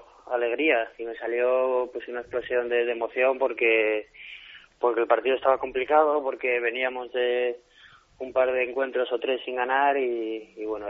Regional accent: Spain; como jugador español que soy, siempre me gustaría estar en la selección

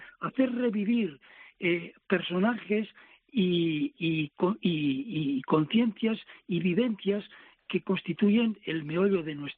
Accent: Burgos, Castile and León, Spain; Bueno, pues en mi pueblo, en Burgos, siempre se dice influyente.

